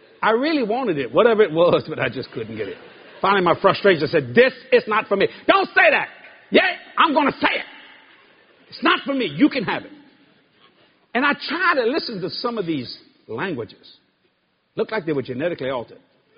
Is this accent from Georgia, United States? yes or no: no; Louisiana, United States; I had a hard time speaking English. I'm a Cajun.